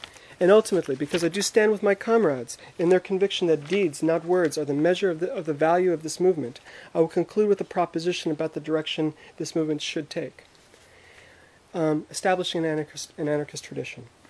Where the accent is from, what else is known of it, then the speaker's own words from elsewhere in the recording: Connecticut, United States; I'm from Connecticut.